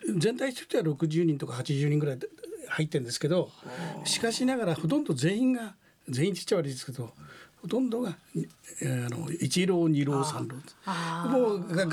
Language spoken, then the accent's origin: Japanese; Kawagoe, Saitama, Japan; それは川越で生まれ育ったやつは全然知ってますね